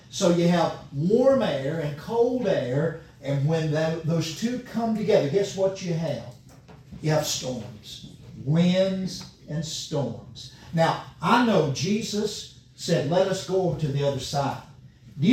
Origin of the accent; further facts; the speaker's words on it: North Carolina, United States; I am from North Carolina. I don't know if you're used to North Carolina style preaching, but that's the only preaching I can